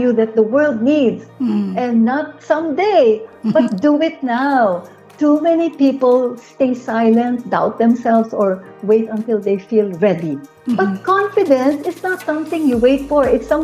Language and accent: English; Manila, Metro Manila, Philippines; born there; first language Tagalog; Oh, I was born in Manila.